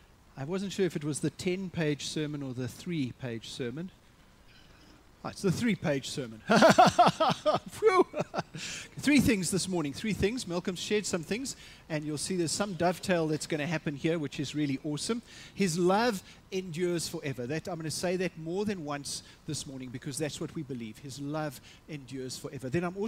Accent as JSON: {"language": "English", "country": "South Africa", "said": "We didn't care what the banner said. We're South African. It's free."}